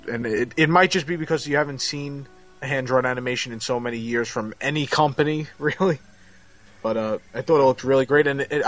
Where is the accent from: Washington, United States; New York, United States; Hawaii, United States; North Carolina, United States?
New York, United States; it might just be me because I'm from New York and a lot of the movie takes place in New York